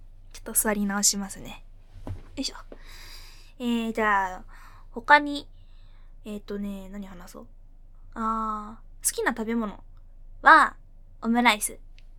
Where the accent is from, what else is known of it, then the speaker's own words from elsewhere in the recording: Fukuoka, Japan; accent: Hakata dialect; 年齢19歳の現役大学2年生です。出身地は福岡県です。